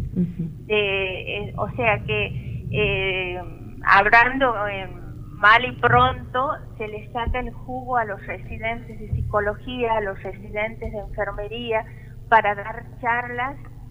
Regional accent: Santiago del Estero, Argentina; now in Tucumán, Argentina; Soy de Santiago del Estero, pero hace 30 años vivo aquí.

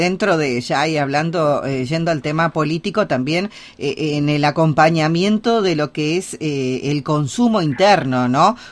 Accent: Argentina; nos desbordan como argentinos

